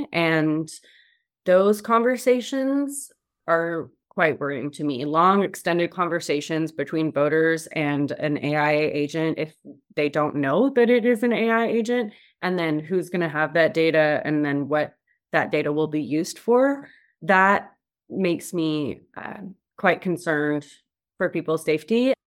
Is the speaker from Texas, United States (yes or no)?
yes; Texas, United States; I think I'm more likely to be impacted by something that is specific to me as a Texan woman